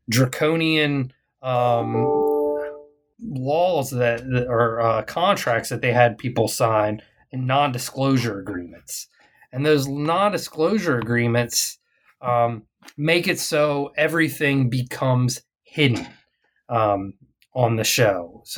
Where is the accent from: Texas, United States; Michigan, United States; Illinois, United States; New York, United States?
Texas, United States; Arlington; it came to my hometown. So Arlington, Texas is the place kind of in the Dallas-Fort Worth metroplex